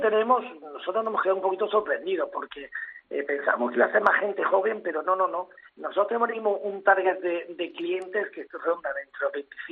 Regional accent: Granada, Andalusia, Spain; nosotros como buenos granadinos

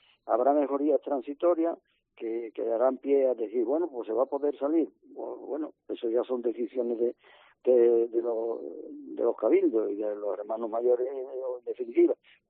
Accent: Seville, Andalusia, Spain; yo que soy sevillano y he salido de Nazareno desde que tenía 6 o 7 años

